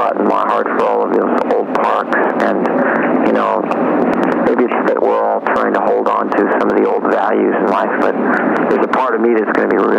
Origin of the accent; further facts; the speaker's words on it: New York, United States; I grew up around New York, so when I was a kid, I was a Yankee fan